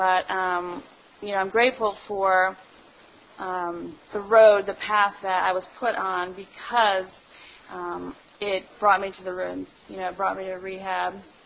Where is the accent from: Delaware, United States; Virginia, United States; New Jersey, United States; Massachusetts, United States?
New Jersey, United States; now in State College, United States; I moved away, I left, I grew up in Jersey, and I moved here to State College